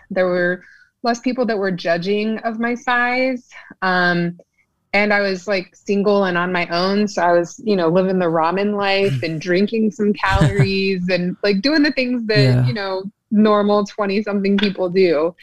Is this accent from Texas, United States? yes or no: yes; Texas, United States; So I am from South Texas. And, you know, Texas is known for good eats and bigger is better and all this.